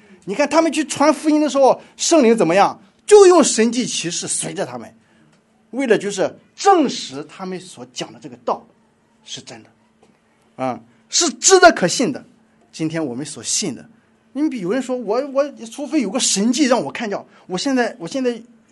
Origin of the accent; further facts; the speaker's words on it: Shandong, China; 我们山东人情有独钟，对儿子，在家不生儿子，这不行啊，必须生儿子